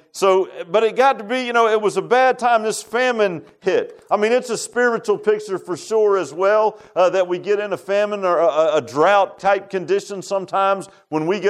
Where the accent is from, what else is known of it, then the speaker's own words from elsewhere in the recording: Virginia Beach, Virginia, United States; I grew up in Virginia Beach.